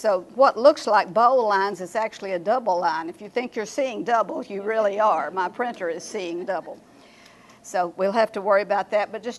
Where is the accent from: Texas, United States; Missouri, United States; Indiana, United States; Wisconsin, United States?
Texas, United States; also born or lived in Houston; now in Nacogdoches, United States; Roger and I grew up in East Texas. We went to Sam Houston, forgive us please. We moved to Houston and he worked 35 years for NASA and then we retired when he was 55 and moved to Nacogdoches.